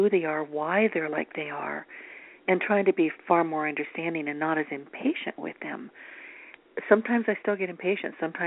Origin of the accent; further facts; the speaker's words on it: the South, United States; I'll be honest with you. I'm from the South. We don't roll that way.